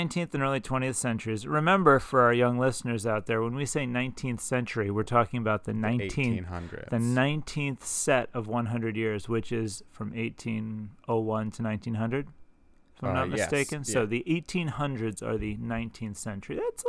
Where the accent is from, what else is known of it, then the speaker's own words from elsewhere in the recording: England, United Kingdom; I'm English and you speak English in that class, right?